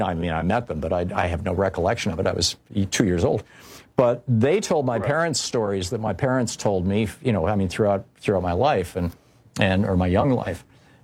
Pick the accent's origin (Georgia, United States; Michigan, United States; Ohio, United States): Michigan, United States; Detroit; born there; first language yi; English is a second language; My first language was Yiddish. And the reason why was because when I was a year old and 2 years, you know, for the first 2 years of my life, my mother and father, who only spoke English and are not Jewish, were living in Detroit